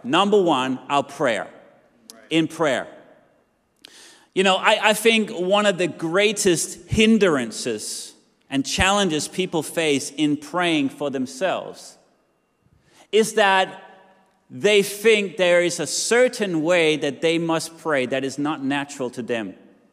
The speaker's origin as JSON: {"language": "English", "region": "Jutland", "country": "Denmark", "second_language": "English", "said": "Now, I'm from Jutland, and sorry to generalize"}